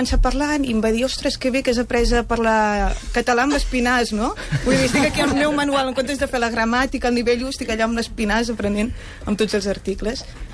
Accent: El Vendrell, Catalonia, Spain; Jo tornava cap al Vendrell, que és el meu poble

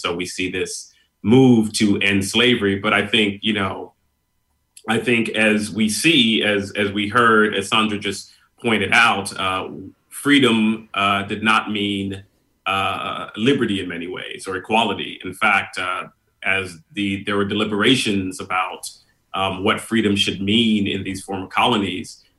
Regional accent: New York City, New York, United States; also born or lived in Trinidad and Tobago / Houston, Texas; And I was born in New York City, but I ended up being sent back to live in Trinidad for 6 or 7 years with my grandparents. From there, I returned to New York, where there was this very large and vibrant West Indian community and family.

